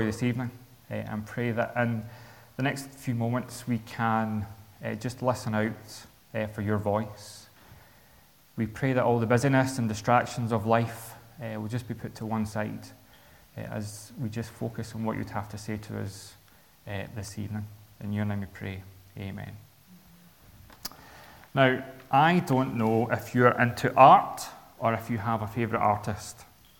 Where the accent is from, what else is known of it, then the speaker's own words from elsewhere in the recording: Linwood, Scotland, United Kingdom; So Ian and I grew up together in Linwood.